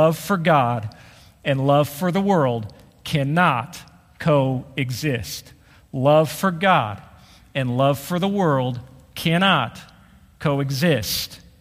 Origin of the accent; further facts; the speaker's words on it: Shawnee, Kansas, United States; a pastor back in my hometown in Shawnee, Kansas